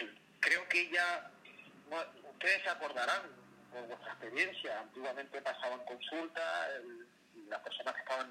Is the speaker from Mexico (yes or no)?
no; Canary Islands, Spain; born there; es un nombre hindú, mi padre son hindúes, yo nací en Tenerife